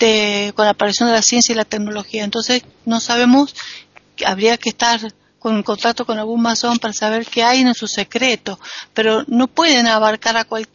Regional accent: Argentina; será porque soy argentina, en la historia nuestra, que es muy interesante

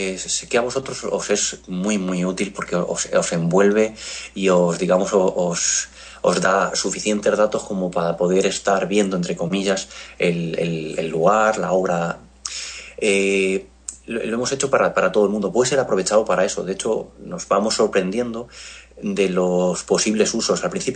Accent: Toledo, Castilla-La Mancha, Spain; porque yo soy de Toledo, entonces la tierra tira, ¿no?

